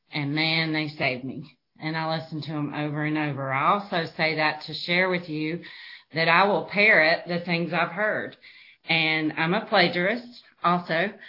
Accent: North Carolina, United States; which I'm from North Carolina, in case y'all can't tell by how I talk.

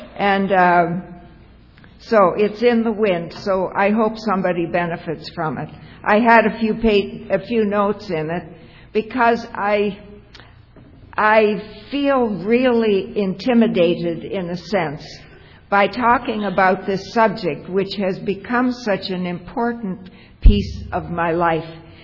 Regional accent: Toronto, Ontario, Canada; I'm from Toronto.

